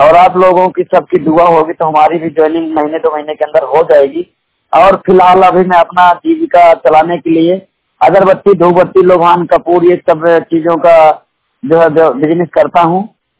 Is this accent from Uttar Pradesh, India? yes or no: yes; Banda, Uttar Pradesh, India; मैं बांदा उत्तर प्रदेश का मूल निवासी हूँ।